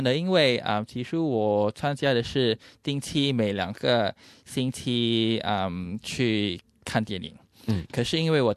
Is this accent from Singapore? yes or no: yes; Singapore; 对，我是来自新加坡，我的父母亲都还留在新加坡